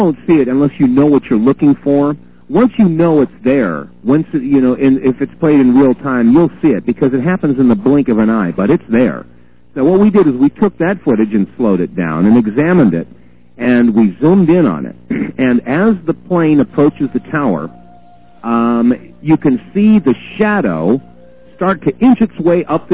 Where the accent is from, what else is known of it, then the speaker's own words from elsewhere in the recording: New York City, New York, United States; I grew up in New York City, and those trade centers, I mean, I watched those go up back in the 60s.